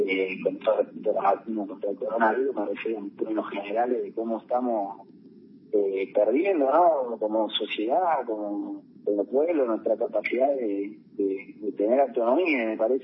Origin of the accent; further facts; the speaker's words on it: Buenos Aires, Argentina; Nosotros que somos porteños, los que quizás están escuchando también, no conocemos la realidad profunda hasta que vamos a los territorios